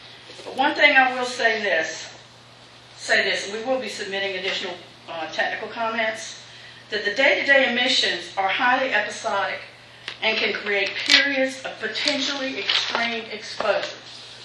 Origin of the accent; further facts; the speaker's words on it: North Carolina, United States; Because I am from Northampton County, I want to say something right up front.